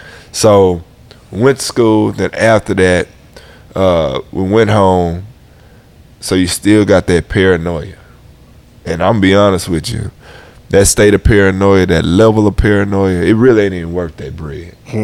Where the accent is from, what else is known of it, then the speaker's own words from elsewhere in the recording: Missouri City, Texas, United States; and I'm from Ridgegate. So we went back to the old part of Mo City